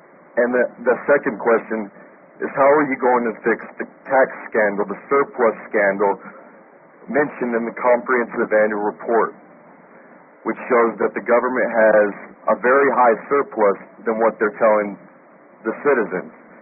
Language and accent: English; Corpus Christi, Texas, United States; I'm from Corpus Christi.